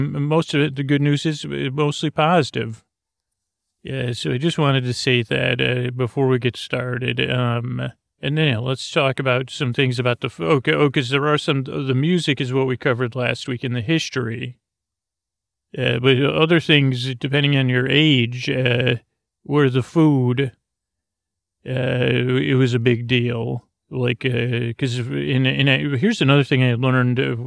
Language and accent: English; Syracuse, New York, United States; the fair really is a big deal to a child growing up in Syracuse, New York, at least to me.